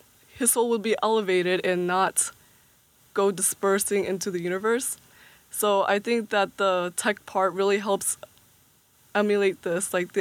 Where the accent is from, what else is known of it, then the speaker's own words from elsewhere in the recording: Philadelphia, Pennsylvania, United States; Oh, I'm a Philly resident. I'm from here, yeah.